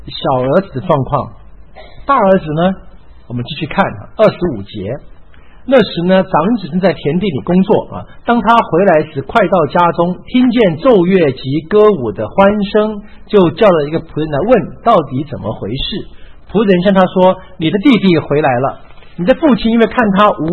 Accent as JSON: {"language": "Chinese", "country": "Taiwan", "said": "我们台湾话说消想，是不是啊？"}